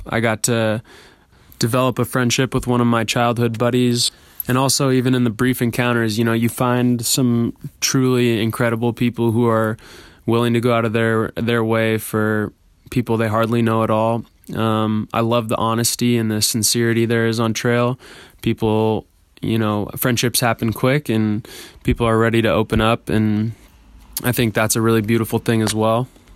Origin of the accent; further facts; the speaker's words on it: Seattle, Washington, United States; I'm from Seattle, Washington, and I will be embarking on the trail in late April